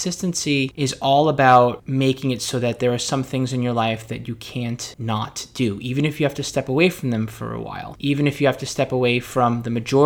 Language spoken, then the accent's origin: English; New York City, New York, United States; I grew up in New York City, where the only thing that you did was maybe hose down the sidewalks